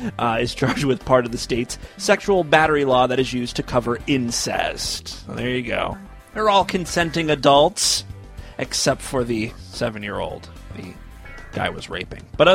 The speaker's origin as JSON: {"language": "English", "region": "Ohio", "country": "United States", "said": "Final story we have for you today comes from Toledo, my home state of Ohio."}